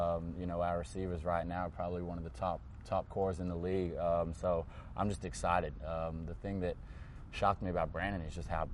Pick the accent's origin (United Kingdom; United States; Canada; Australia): Australia; See, I grew up in Australia